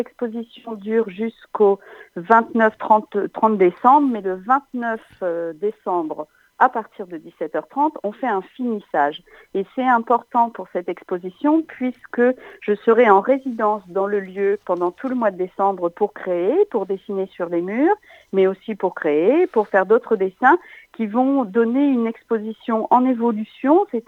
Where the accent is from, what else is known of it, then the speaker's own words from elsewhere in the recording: Grand Est, France; now in Montpellier, France; puisque je suis originaire des Ardennes.